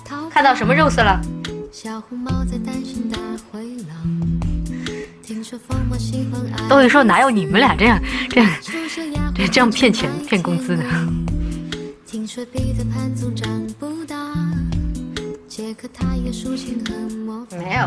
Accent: Chongqing, China; 我是重庆人嘛，我们那边说话很多带儿化音的

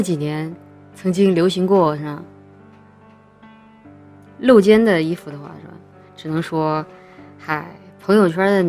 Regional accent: Chongqing, China; 我老家是重庆嘛，然后那边重男轻女

